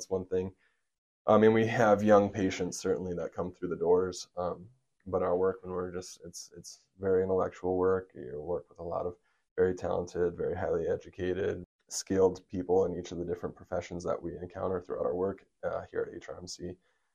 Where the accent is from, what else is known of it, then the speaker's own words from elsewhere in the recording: Miller, South Dakota, United States; Like you said, I certainly understand how many miles are between facilities out here. Growing up in Miller